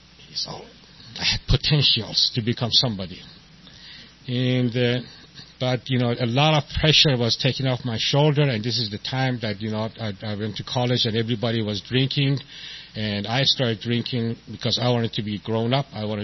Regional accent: Tehran, Tehran Province, Iran; English is a second language; also born or lived in Chicago; now in San Diego, United States; you might be able to say from my accent that I'm not from San Diego, you know, although they introduced me right. And I was born in Tehran, Iran. And I came here. I landed in Chicago in 1976, and then I came to San Diego in 1987

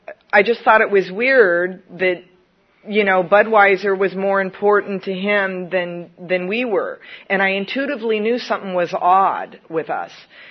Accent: San Diego, California, United States; also born or lived in Claremont; I was born and raised in San Diego. I really love this area. Born at Balboa Naval Hospital, cost $7.49.

